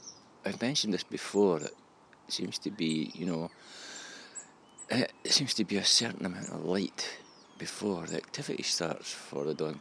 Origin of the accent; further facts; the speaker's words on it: Scotland, United Kingdom; being a Scot